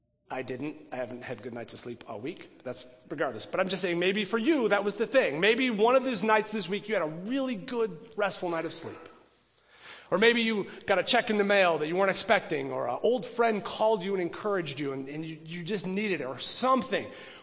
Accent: Michigan, United States; I grew up in Michigan, and in the fall, a tradition that a lot of families do, and our family did, we would go apple picking.

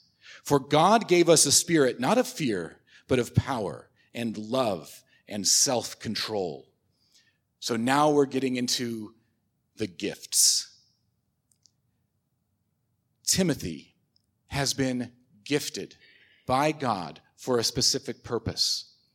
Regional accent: Illinois, United States; And I know this is Texas, so maybe y'all aren't familiar with fires, but growing up in Illinois, we had house fires.

